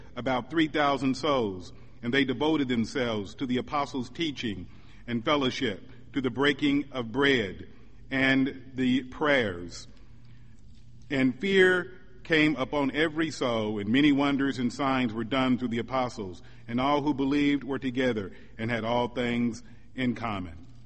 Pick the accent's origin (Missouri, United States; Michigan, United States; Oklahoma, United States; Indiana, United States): Missouri, United States; Many of you are aware that I am from Missouri, which is has the motto of the Show Me State. I was born and raised in the Show Me State.